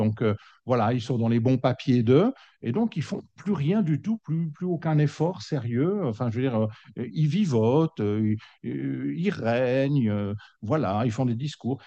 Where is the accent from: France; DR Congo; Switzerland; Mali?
Switzerland; Moi, je suis suisse.